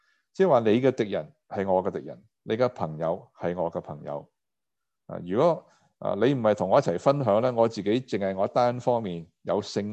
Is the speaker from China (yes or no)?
yes; China; 都要留意我们中国人的文化是太过缺乏讲鼓励和称赞的说话